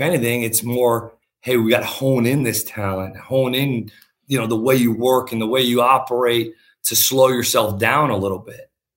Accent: Northeast, United States; And I'm from the Northeast, like you said, and then went out to L.A.

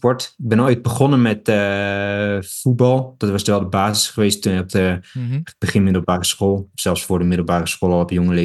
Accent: Utrecht, Netherlands; Ik kom trouwens uit Utrecht. Daar heb ik de afgelopen 10 jaar gewoond en ook gesport.

